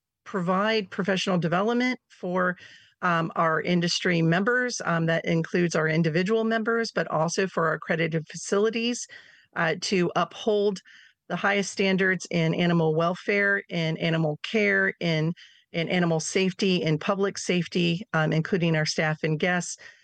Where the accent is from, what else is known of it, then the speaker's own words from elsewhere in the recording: Ohio, United States; seeing animals that I would never have an opportunity to see in my backyard, being that I am from Ohio.